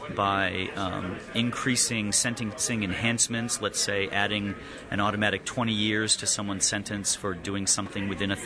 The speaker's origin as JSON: {"language": "English", "region": "New Hampshire", "country": "United States", "said": "There's one in my home state of where I'm originally from, New Hampshire, in Berlin, New Hampshire."}